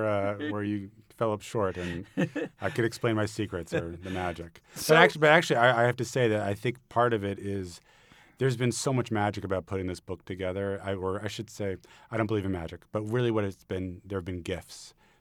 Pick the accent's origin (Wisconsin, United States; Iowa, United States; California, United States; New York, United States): New York, United States; New York City; I grew up in New York City. I'm a native New Yorker, and I used to go to Windows on the World.